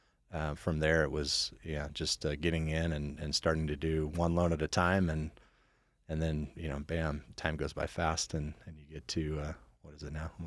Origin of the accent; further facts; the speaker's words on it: Twin Falls, Idaho, United States; also born or lived in Eugene, Oregon; Yeah, so I grew up here in Twin Falls and then went to school over in Eugene, Oregon.